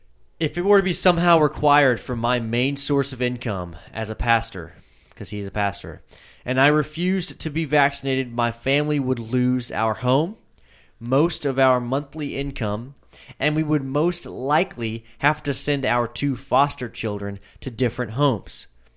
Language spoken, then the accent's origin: English; Lindale, United States; I think he's in Lindale, my hometown